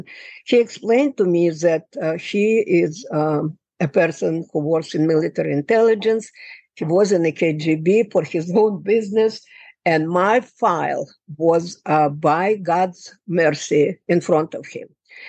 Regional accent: Moscow, Russia; moved away as an adult; now in United States; Well, I came to United States from Moscow. I had a happy life, defended my PhD, had a wonderful job, beautiful apartment, and everything was just great.

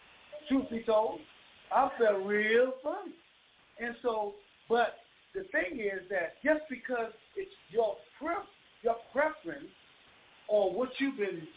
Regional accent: Bahamas; born and raised in the Bahamas, on a Sunday, you have to have on your Sunday best.

